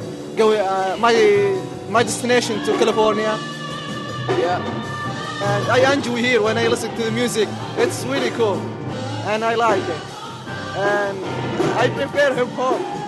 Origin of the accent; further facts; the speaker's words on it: Saudi Arabia; I'm from Saudi Arabia, and I'm 29 years old.